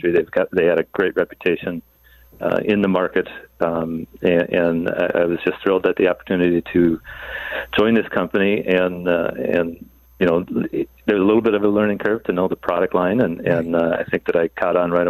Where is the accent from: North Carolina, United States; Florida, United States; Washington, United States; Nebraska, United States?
North Carolina, United States; Clemmons; I'm from Clemens.